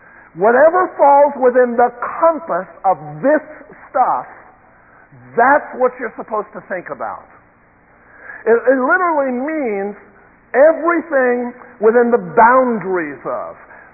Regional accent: United States; just because I'm an American, and a 20th century American

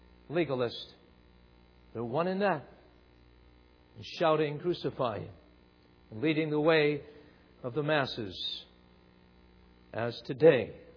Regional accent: Long Island, New York, United States; now in Grand Rapids, United States; When I came here from New York, yeah, it's different. It was different. And no Christian radio stations where I was from, Long Island, New York. Wasn't a church in every corner.

